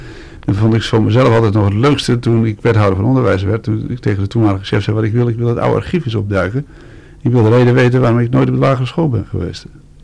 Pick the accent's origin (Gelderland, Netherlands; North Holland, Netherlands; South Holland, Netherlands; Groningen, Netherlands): North Holland, Netherlands; Den Helder; Ik heb mijn jeugd doorgebracht in Oud en Helder.